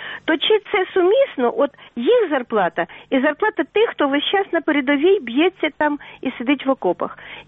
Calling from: Kyiv, Ukraine; Я з Києва

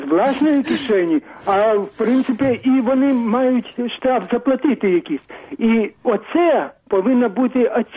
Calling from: Kyiv, Ukraine; я з Києва.

